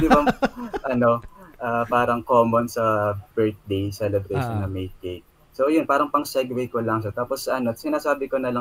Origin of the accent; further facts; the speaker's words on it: Calabarzon, Philippines; So, by the way, I'm from Quezon province pala.